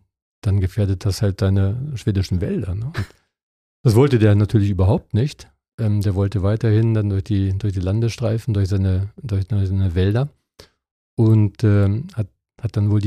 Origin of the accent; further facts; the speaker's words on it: Harz, Germany; ich komme aus dem Harz.